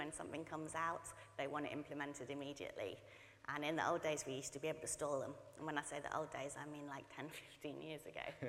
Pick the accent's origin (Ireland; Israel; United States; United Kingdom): United Kingdom; England; I don't know if you can tell that I'm originally English.